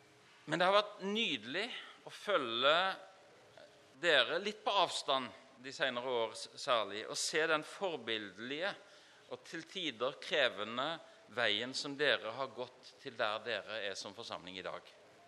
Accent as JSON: {"language": "Norwegian", "country": "Mali", "moved": "yes", "lives_now": "Norway", "said": "når jeg kom fra Mali for noen år siden"}